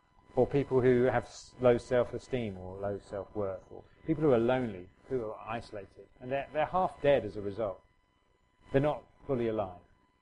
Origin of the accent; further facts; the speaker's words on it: England, United Kingdom; Being English, I thought I'll get out of the way.